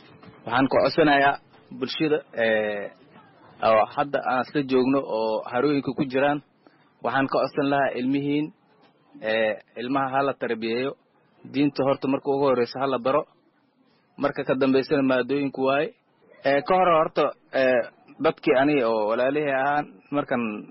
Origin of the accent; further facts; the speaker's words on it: Bardheere, Gedo, Somalia; moved away; waxaan ka soo qaxnay Bardheera tuuladeeda meel la dhahay Warharan la dhahay aan ku soo qaxnay